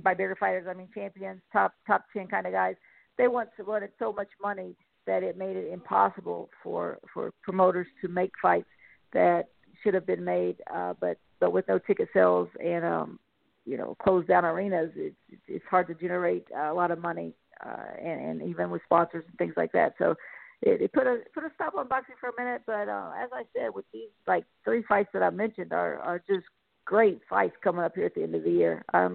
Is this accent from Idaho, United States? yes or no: no; West Virginia, United States; In 2021, I would like to also do something in my home state of West Virginia.